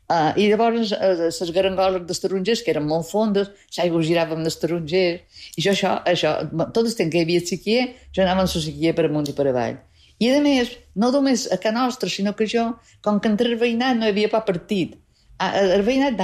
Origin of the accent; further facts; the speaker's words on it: Sóller, Balearic Islands, Spain; jo havia de tornar a Solla. Bé, que jo a Solla vaig ser molt feliç durant la meva infantesa a Solla.